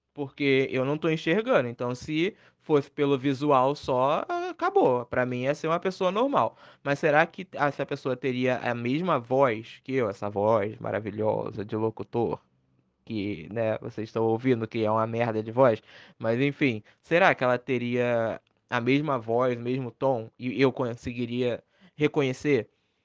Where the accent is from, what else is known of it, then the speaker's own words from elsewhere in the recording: Brazil; born there; aqui nessa realidade eu tô nasci no Brasil, né?